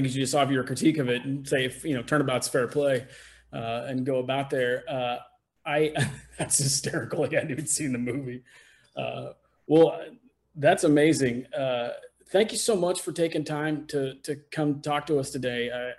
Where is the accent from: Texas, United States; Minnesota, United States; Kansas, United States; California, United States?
Kansas, United States; I'm from Kansas originally, so like where I'm from, that's a very typical read for a lot of kids.